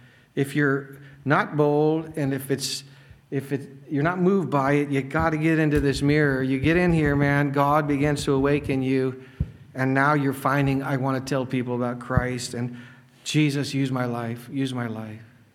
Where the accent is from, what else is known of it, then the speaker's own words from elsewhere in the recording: United States; I'm an American.